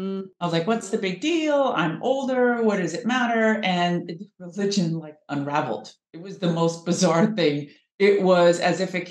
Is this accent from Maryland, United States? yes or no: no; California, United States; I grew up in Southern California. I was raised secular. My parents were immigrants from Iran.